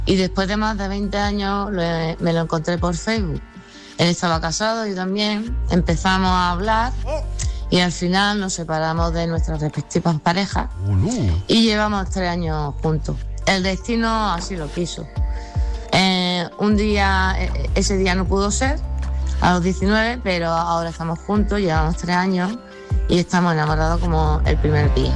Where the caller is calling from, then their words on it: Málaga, Andalusia, Spain; de Málaga.